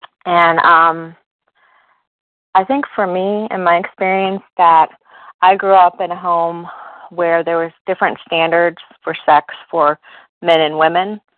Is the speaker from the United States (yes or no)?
yes; Virginia, United States; I'm from Virginia.